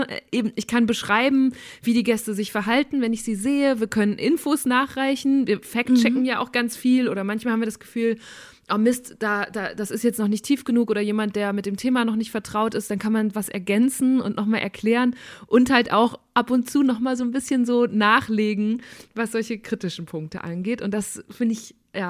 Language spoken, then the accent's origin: German; North Rhine-Westphalia, Germany; Ich komme aus Münsterland. Ich bin gar nicht weit weg von Kassel.